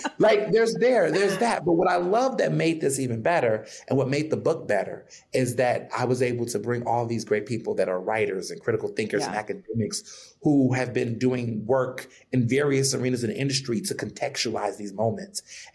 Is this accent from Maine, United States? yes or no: no; Chicago, Illinois, United States; born there; I was born in Chicago.